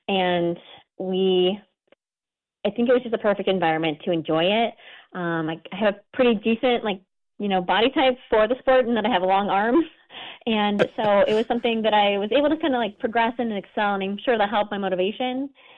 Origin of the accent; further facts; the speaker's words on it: Washington, United States; I grew up in Eastern Washington State near Spokane